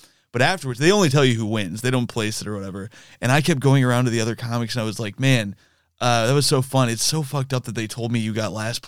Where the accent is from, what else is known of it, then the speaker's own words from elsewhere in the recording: Bloomington, Indiana, United States; I'm from Indiana.